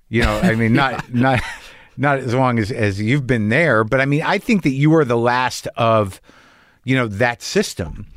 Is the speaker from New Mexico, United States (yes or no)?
yes; New Mexico, United States; I grew up in New Mexico.